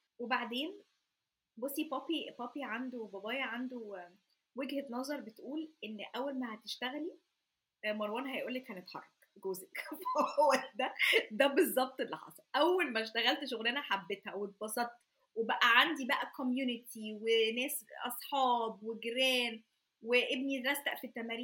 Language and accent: Arabic; Egypt; moved away; احنا الدفى اللي احنا كبرنا فيه في مصر. برضو انا واحده من الناس اتحركت كتير وانا صغيره، بس لما كنا في مصر